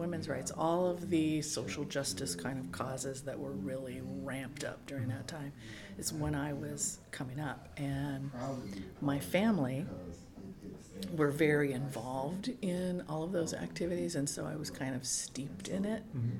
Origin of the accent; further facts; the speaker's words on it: Tacoma, Washington, United States; And so, you know, I would say growing up in Hilltop definitely put me there, you know.